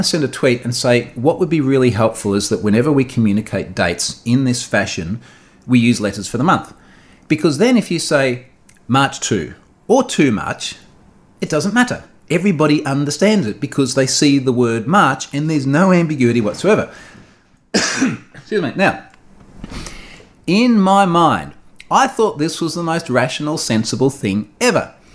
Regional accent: Australia; As you know, I am Australian, and Australia is a very British-orientated country

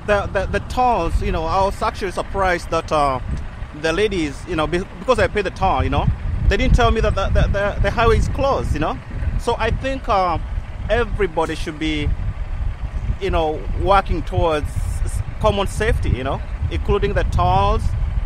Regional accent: Georgia, United States; I come from Georgia.

